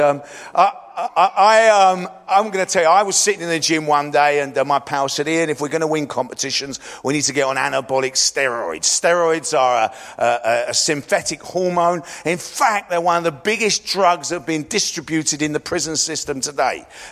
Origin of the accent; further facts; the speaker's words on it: London, United Kingdom; And I grew up in East London.